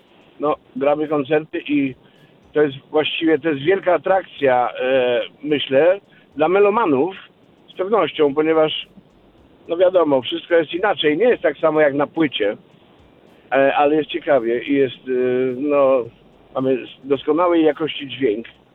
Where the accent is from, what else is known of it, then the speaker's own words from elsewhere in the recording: Upper Silesia, Poland; To jest miasto, do którego wyruszyłem z mojej małej ojczyzny, z południowej Polski zachodniej, ze Śląska Górnego, żeby zdobyć świat.